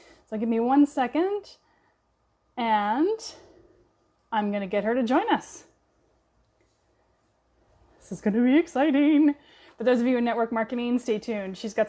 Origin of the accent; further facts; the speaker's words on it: Canada; biased because I'm Canadian too